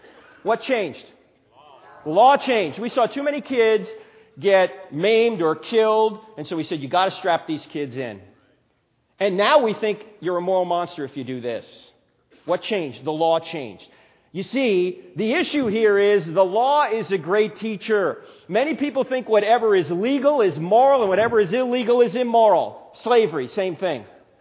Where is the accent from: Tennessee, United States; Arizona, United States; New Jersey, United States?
New Jersey, United States; In fact, I'm originally from New Jersey. Forget about it.